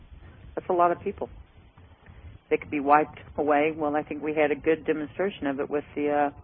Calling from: Tennessee, United States; from Tennessee.

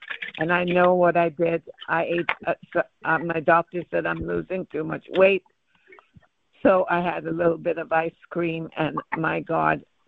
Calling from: Florida, United States; I'm in Florida.

